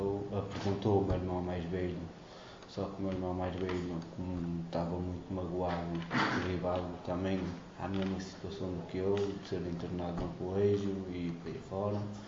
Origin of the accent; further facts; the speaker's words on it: Porto, Portugal; nasci no Porto, no bairro do Regado.